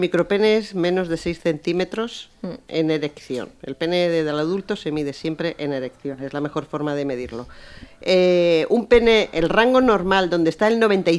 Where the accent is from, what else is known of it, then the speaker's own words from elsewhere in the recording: Valencia, Valencian Community, Spain; moved away as an adult; now in Cádiz, Spain; Yo soy de Valencia, lo que pasa que hice, me fui a hacer la residencia a Cádiz y he estado 35 años en Cádiz, felizmente, sí.